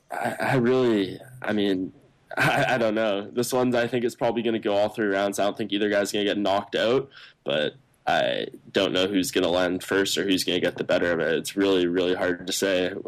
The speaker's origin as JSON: {"language": "English", "country": "Canada", "said": "Upset is an awesome way to start off the season, especially with it being a Canadian. That's a good look for us."}